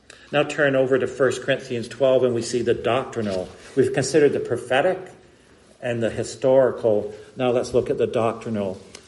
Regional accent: Canada; I come from Canada.

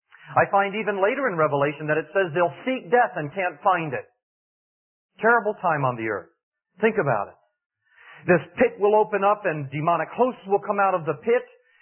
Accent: New York, United States; moved away; actually I'm not from Virginia. I've just been there for 4 years. We're originally from New York, Long Island.

